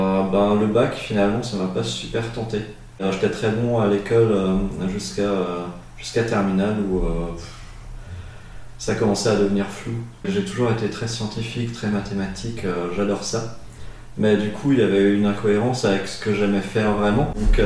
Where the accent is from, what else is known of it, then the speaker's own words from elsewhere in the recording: Mulhouse, Grand Est, France; moved away; Je suis parti de Mulhouse, dans ma vallée de Tann, toute perdue de la campagne, à la grande ville qu'est Strasbourg.